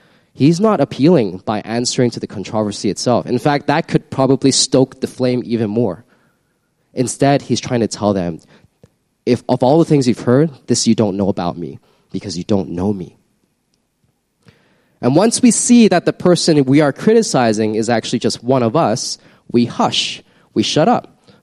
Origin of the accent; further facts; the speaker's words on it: Canada; The Catholic environment that I was brought up in Canada obviously did not cultivate that type of culture. And when I went to boarding school in England, I attended a high Anglican boarding school